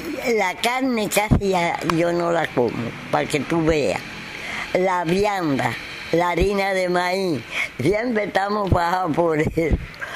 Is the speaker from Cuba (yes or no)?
yes; Las Tunas, Cuba; born or raised there; also born or lived in Guayos